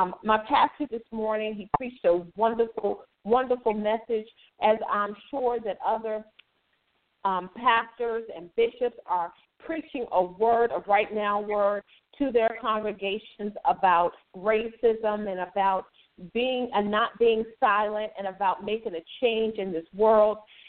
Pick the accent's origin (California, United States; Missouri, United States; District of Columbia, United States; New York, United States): District of Columbia, United States; Washington; I grew up in the District of Columbia, and in my community, it didn't have Caucasian people.